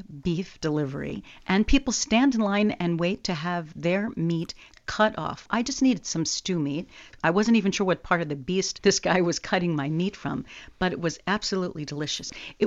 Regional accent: East Coast, United States; like the kind that I grew up eating on the East Coast.

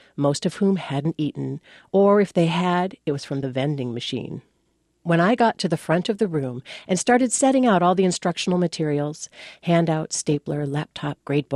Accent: Duluth, Minnesota, United States; I'm from Duluth

